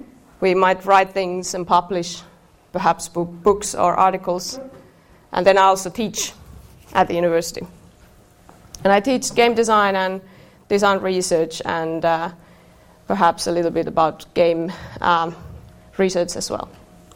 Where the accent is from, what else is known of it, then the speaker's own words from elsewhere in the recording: Sodankylä, Lapland, Finland; English is a second language; I'm from Lapland originally. I'm from Sodankylä, and my kind of dear home is a research center.